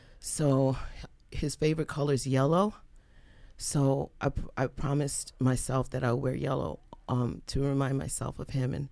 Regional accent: Brooklyn, New York, United States; because I grew up in Bed-Stuy, and back in the day, it was really a hairy neighborhood

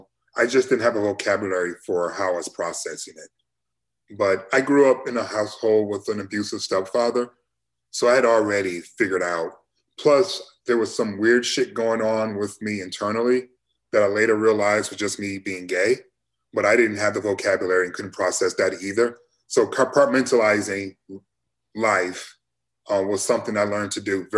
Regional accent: Detroit, Michigan, United States; but growing up in Detroit specifically, very differently. But as a kid, you know, I didn't know we were poor.

